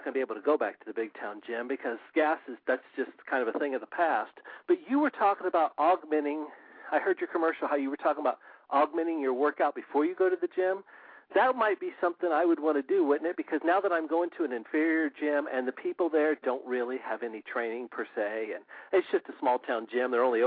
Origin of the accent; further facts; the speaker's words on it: Indianapolis, Indiana, United States; I'm from the United States. I don't know why I came up international. I'm from Indiana.